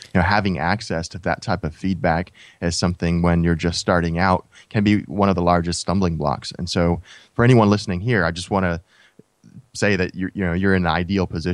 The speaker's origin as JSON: {"language": "English", "country": "United States", "tie": "born or raised there", "said": "And even when we were growing up in the States, and I started working on the house"}